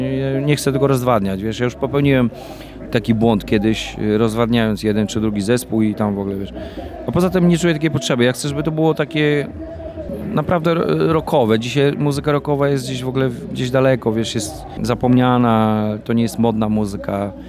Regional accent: Podlaskie Voivodeship, Poland; born there; ja się urodziłem w Dolinie Rozpudy

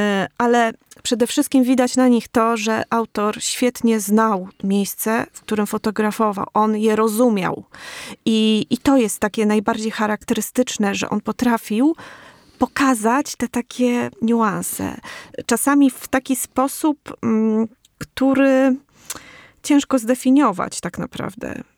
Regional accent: Podlaskie Voivodeship, Poland; Ja też pochodzę właśnie z Podlasia i czego ja doświadczyłam, jeśli chodzi o pejzaż, o krajobraz, jeszcze w dzieciństwie

